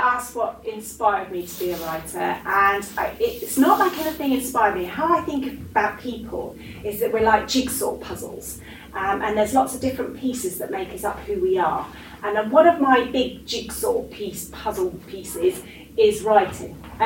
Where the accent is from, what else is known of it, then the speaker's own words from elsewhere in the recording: Norwich, East of England, United Kingdom; also born or lived in Aberdeen / Winchester; And then I spent the first 7 years living in Winchester, which is much further south, so like the other side of London, quite near the coast. And then I moved to Norwich. So I really grew up most of my time in Norwich.